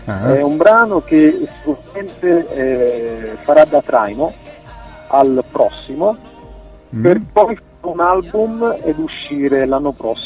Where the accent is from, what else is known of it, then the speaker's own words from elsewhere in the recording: Fragneto Monforte, Campania, Italy; Fragneto Monforte è proprio il mio paese, no?